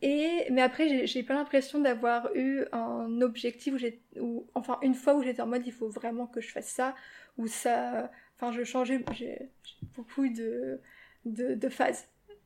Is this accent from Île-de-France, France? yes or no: yes; Paris, Île-de-France, France; Moi, je suis née à Paris avec ma sœur et j'ai vécu ici depuis que je suis née.